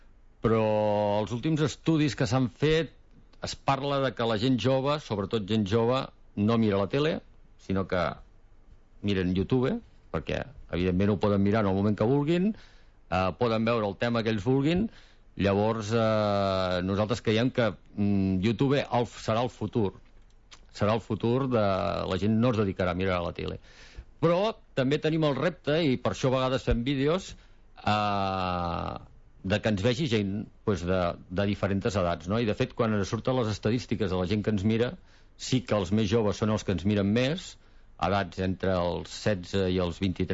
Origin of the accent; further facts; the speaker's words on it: Catalonia, Spain; nosaltres evidentment som catalans i el nostre castellà és un castellà d'aquell típic de Salamanca, no? O sigui, la gent es fot un fart de riure amb el nostre castellà perquè no en sabem gaire de parlar en castellà. Nosaltres som d'aquí.